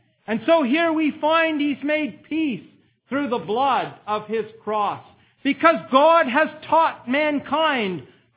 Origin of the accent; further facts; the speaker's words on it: Canada; I grew up in Canada where we studied a lot of Shakespeare